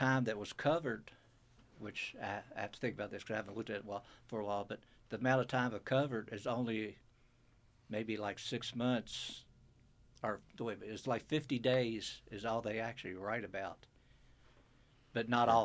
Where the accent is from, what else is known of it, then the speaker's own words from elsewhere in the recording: Louisville, Kentucky, United States; So, well, I grew up in Louisville, and I moved around here about 20.